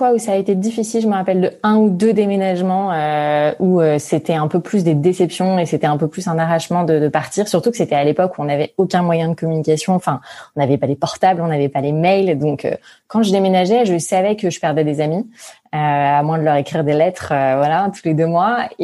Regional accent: Bordeaux, Nouvelle-Aquitaine, France; born there; Alors, je suis née à Bordeaux, mais je suis pas du tout bordelaise et ma famille non plus. Moi, j'ai une famille qui est 100% champenoise. Voilà, ma mère et mon père viennent de Reims.

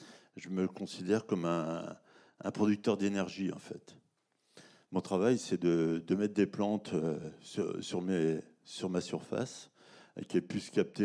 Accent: Centre-Val de Loire, France; Alors, comme on n'a déjà plus de forêt chez nous, en Beauce, on a relativement peu de forêt et peu de haies.

